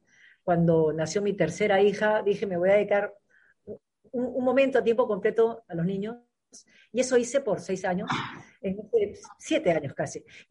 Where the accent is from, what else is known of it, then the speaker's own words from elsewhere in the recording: Peru; born there; A ver, yo nací en Perú